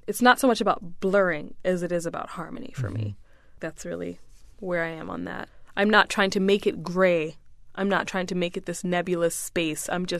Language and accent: English; United States; also born or lived in Uganda / Rwanda; I'm East African, but I grew up in the States mostly